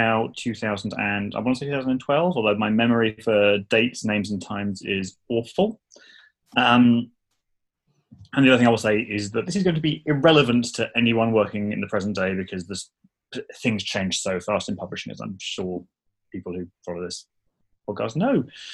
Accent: England, United Kingdom; I live very quietly in a little house in England.

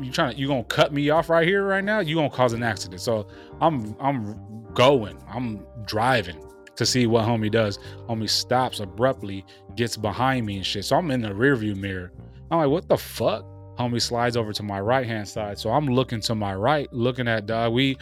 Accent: California, United States; We deal with wildfires annually growing up in Cali

